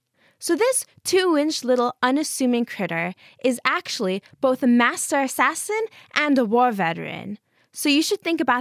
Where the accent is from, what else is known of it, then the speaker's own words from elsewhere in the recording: United States; now in Cambridge, United Kingdom; Hi, I'm from the United States